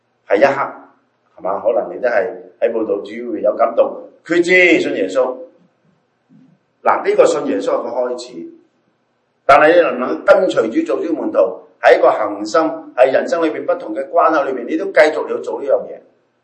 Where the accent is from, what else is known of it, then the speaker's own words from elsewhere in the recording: China; 我们中国人有句说话，不可以拔苗助长